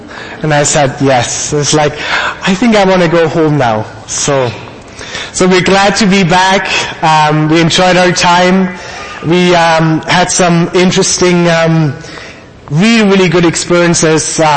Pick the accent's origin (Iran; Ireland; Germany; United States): Germany; accent: German; English is a second language; Like Pastor Ryan said, we went to Germany, so my accent might be a little stronger again.